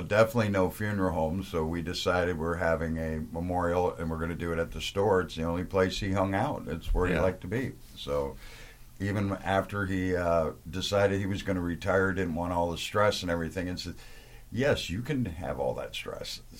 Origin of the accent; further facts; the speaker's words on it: Illinois, United States; I'm actually from Illinois, fished a lot of the creeks and stuff and catching frogs and minnows and stuff as a little kid, and then going up into the farm country of Wisconsin